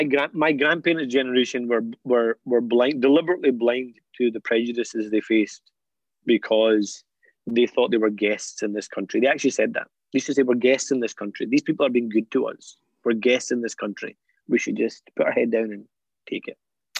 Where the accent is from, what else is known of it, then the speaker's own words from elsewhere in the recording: Scotland, United Kingdom; For my generation, I'm British and Scottish. This is my home. I'm not going anywhere. I've still got an affinity to Pakistan, partly because my parents now live there.